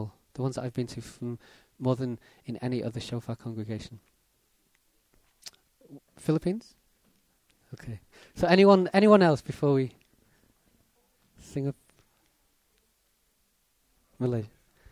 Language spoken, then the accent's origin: English; Wales, United Kingdom; born there; I was born in Wales.